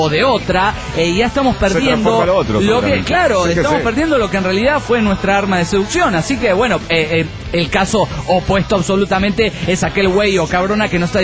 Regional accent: Guanajuato, Mexico; Yo soy de Guanajuato, donde año a año, en el mes de octubre, se realiza el Festival Internacional Cervantino.

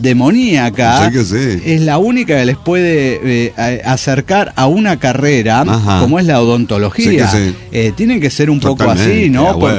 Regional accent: Mexico City, Mexico; Saludos desde Ciudad Monstruo.

